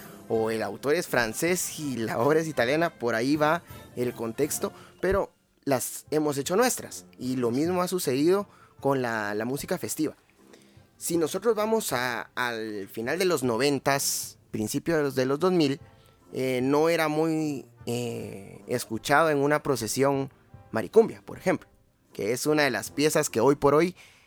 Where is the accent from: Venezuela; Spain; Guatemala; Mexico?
Guatemala; Entonces, pero como buenos guatemaltecos hacemos de lo extranjero lo nuestro.